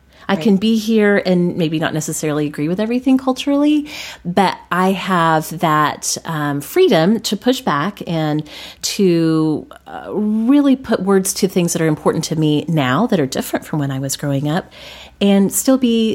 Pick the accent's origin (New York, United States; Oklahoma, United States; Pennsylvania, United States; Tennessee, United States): Oklahoma, United States; So when I was growing up in Oklahoma, the fact that there were a lot of Native American people here